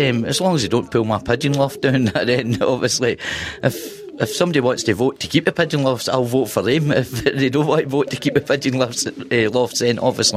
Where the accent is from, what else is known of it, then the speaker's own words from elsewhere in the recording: Glasgow, Scotland, United Kingdom; Yeah, I was actually born in the East End. I was born in Parkhead, and I've stayed here most of my life.